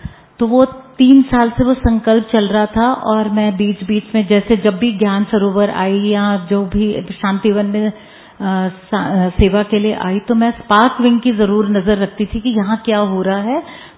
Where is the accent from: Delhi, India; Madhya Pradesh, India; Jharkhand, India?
Delhi, India; मैं दिल्ली से हूँ, द्वारका सेक्टर 7 से